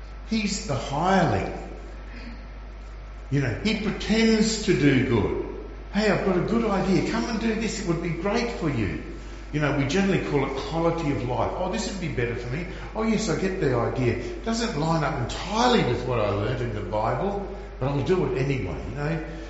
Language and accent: English; Queensland, Australia; When I was a teenager, I'm from Queensland, we had no sheep.